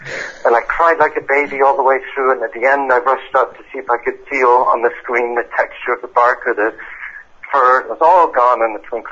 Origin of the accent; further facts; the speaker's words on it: Canada; now in United Kingdom; found out something, as a Canadian, quite painful about my British countrymen.